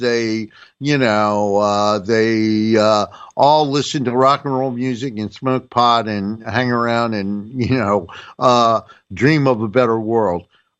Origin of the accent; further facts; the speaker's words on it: Washington, District of Columbia, United States; I'm from Washington, D.C. If you came up to my door and said you were for McCain, we would sick the dog on you.